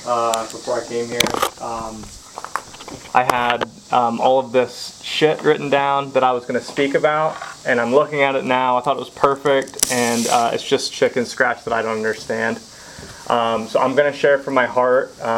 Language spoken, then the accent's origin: English; Lock Haven, Pennsylvania, United States; And again, I'm from Lock Haven. It's 2 hours away from here, north, south, east, or west.